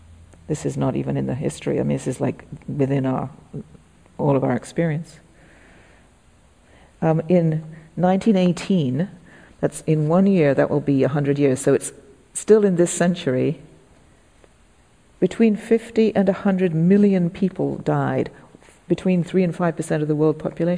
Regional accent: England, United Kingdom; I know about being English that in 1879, 1.5 million Irish people died of famine.

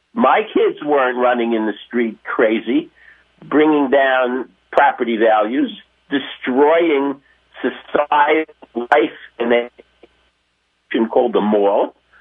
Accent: New Jersey, United States; now in Baltimore, United States; Baltimore used to be a lovely place. I've been here for decades. I was raised in New Jersey, and I came here

